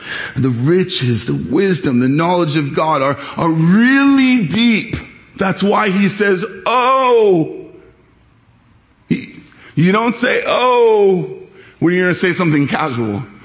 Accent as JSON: {"language": "English", "town": "Irvine", "region": "California", "country": "United States", "said": "Now, I'm from Orange County. I'm an OC guy, an Irvine guy, a city kid."}